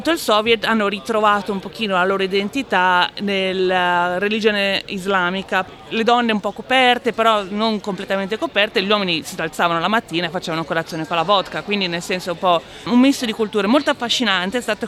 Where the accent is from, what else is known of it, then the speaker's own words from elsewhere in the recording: Adelaide, South Australia, Australia; quindi vengo da Adelaide, sono molto emozionata di essere qua a Melbourne